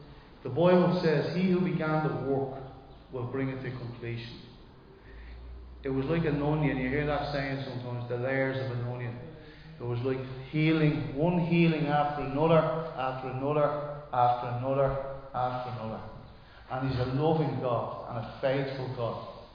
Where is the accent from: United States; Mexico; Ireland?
Ireland; Dublin, Leinster; We lived in the old tenement houses in Shamrock Dermot Street, in the north side of Dublin. And we lived there for a number of years. We moved from there out to Cundalkin, Neilstown, which was like, there was a lot of farmland at the time.